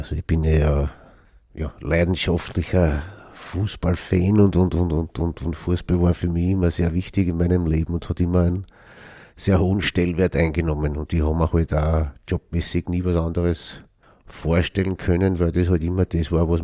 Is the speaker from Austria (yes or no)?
yes; Götzendorf, Lower Austria, Austria; Ja, in Götzendorf aufgewachsen, wie man halt am Land aufwächst.